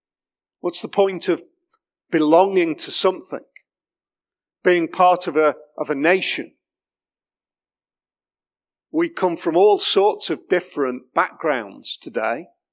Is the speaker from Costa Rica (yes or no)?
no; United Kingdom; I carry my passport. It tells me that I'm British.